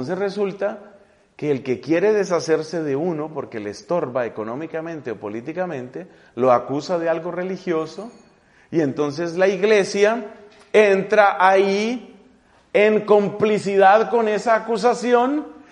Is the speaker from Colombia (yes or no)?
yes; Colombia; en ese rincón, que es un rincón del departamento, en mi país, del departamento de Boyacá